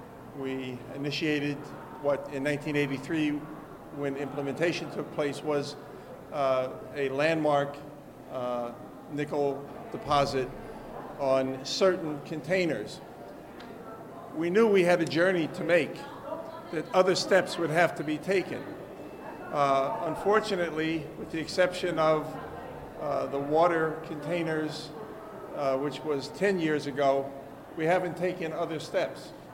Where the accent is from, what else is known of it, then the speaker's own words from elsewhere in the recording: New York, United States; I come from Long Island. We have beaches covered with plastic and glass bottles.